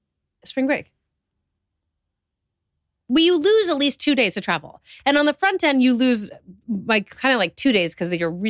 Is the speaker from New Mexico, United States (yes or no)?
no; San Diego, California, United States; And I grew up in San Diego